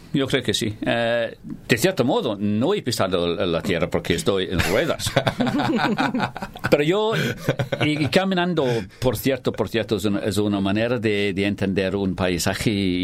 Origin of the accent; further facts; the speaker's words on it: Glasgow, Scotland, United Kingdom; accent: Glasgow; Spanish is a second language; Y tengo un acento de Glasgow y hablo muy rápidamente.